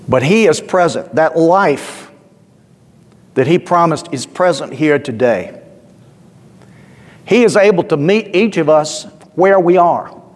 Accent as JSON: {"language": "English", "town": "Columbus", "region": "Georgia", "country": "United States", "tie": "born or raised there", "said": "I grew up in Columbus, Georgia."}